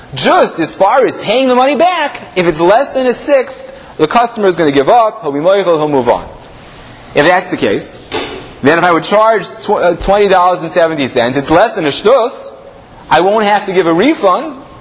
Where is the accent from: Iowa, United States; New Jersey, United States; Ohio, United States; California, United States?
New Jersey, United States; Lakewood; at least I'm from Lakewood, so when the Sefer first came out, I took a quick survey of the stores in Lakewood.